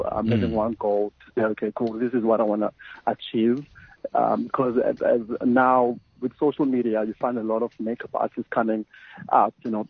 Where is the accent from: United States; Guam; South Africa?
South Africa; Cape Town, Western Cape; now in Johannesburg, South Africa; After that, I came to Joburg. Originally, I'm from Cape Town. I came to Joburg.